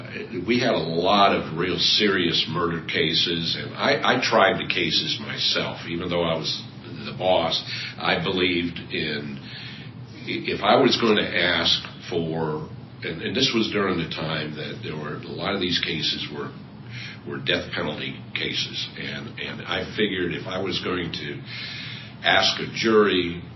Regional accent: Connecticut, United States; And all of the people I grew up with in Connecticut were John Kennedy fans, Democrats.

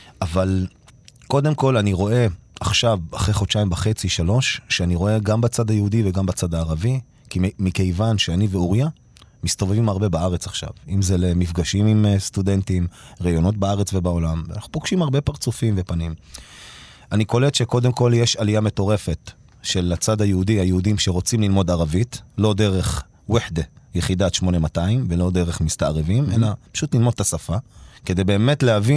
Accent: Ramla, Central District, Israel; now in Tel Aviv, Israel; אבל אני רמלאי, אני רמלאוי, אני... למרות שעכשיו אני חצי תל אביבי כזה.

